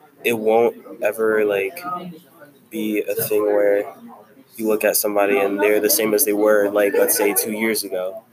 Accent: Belleville, New Jersey, United States; Like, for me, I came to Bloomfield from Belleville.

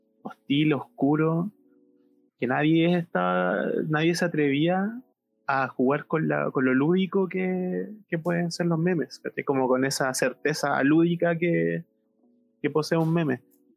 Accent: Chile; orgánicamente adoptamos todos como chilenos el símbolo de la estrella

